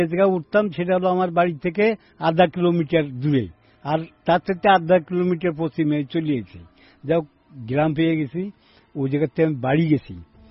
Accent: Gopalganj, Dhaka Division, Bangladesh; আমার বাড়ি নাম হচ্ছে গোপালগঞ্জ কাঠি ইউনিয়ন কাঠি গ্রাম। মোল্লা বাড়ি বললে সবাই চেনে, চেয়ারম্যান বাড়ি বললে সবাই চেনে।

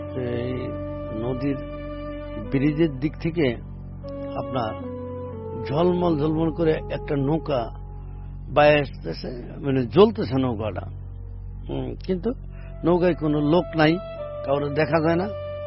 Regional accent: Ambikapur, Dhaka Division, Bangladesh; আমার দেশের বাড়ি ফরিদপুর, গ্রাম অম্বিকাপুর, অম্বিকাপুর শ্মশানঘাটের সাথেই আমার বাড়িটা।

